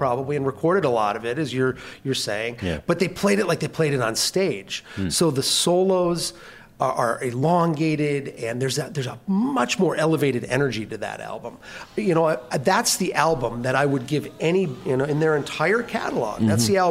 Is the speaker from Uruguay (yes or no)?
no; Minnesota, United States; also born or lived in California; I moved to Minnesota in 1976 from California, so I grew up on a diet